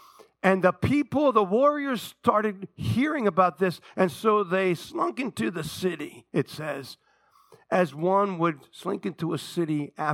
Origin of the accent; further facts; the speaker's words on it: North Plainfield, New Jersey, United States; I was raised in the Baptist church in North Plainfield, where every Sunday they would have an altar call.